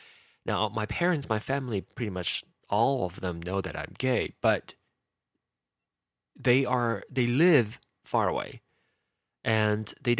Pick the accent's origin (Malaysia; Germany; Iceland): Malaysia; now in United States; I live in the U.S. I'm still a Malaysian citizen. I'm thinking about becoming an American citizen